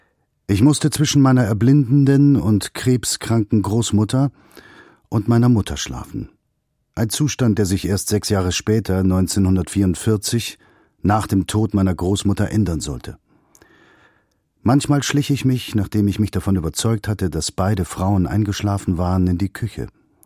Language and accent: German; Frankfurt am Main, Hesse, Germany; born there; Mein Geburtsort ist Frankfurt am Main. Das Datum der 23. August 1930.